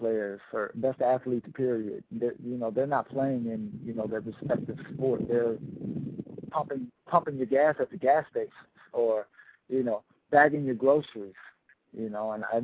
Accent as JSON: {"language": "English", "town": "Springdale", "region": "Ohio", "country": "United States", "tie": "born there", "said": "I was born in Cincinnati, Ohio, to pinpoint it, Springdale, Ohio, in 1978, November 4th, 1978."}